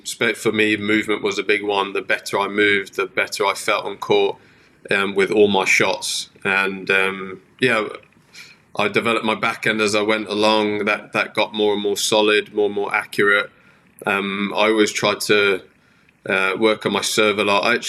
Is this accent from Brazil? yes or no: no; Yorkshire and the Humber, United Kingdom; now in London, United Kingdom; I've been based here, but I grew up north in Yorkshire. That's where I went to school. And then I moved away and I used to live in Wimbledon, literally 5 minutes from the club, and now I'm about 20, 30 minutes down the road